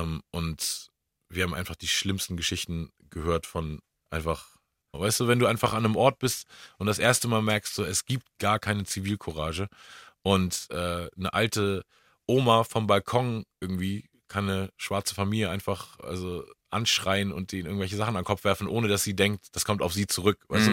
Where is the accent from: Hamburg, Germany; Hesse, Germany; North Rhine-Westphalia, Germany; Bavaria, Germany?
Hamburg, Germany; wir sind trotzdem irgendwie in Schmelztiegeln aufgewachsen. Ne? So, also … war mit aus Frankfurt, irgendwie … aus Stuttgart, ich Hamburg